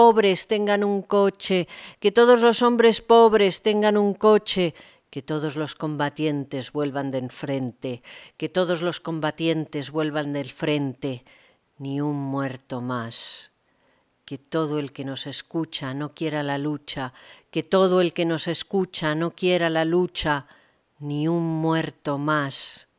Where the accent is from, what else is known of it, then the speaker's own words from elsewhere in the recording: Madrid, Community of Madrid, Spain; born there; nací y vivo en Madrid, España.